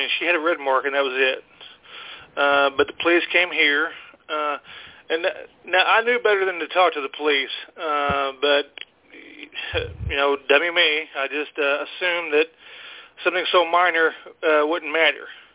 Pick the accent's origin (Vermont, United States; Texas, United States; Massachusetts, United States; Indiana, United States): Indiana, United States; I'm from Indiana.